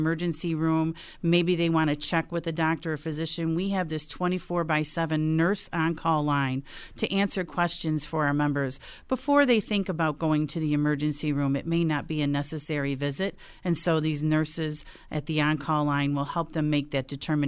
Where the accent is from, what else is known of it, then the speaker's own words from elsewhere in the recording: Buffalo, New York, United States; I grew up, though, from Buffalo, and I was born and raised in South Buffalo.